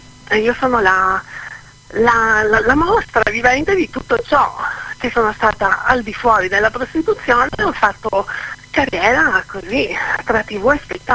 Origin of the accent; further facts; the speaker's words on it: Pergusa, Sicily, Italy; moved away; nata e cresciuta proprio in provincia di Enna, a Pergusa, solo che poi con tutta la famiglia ci siamo spostati al nord per tanti anni.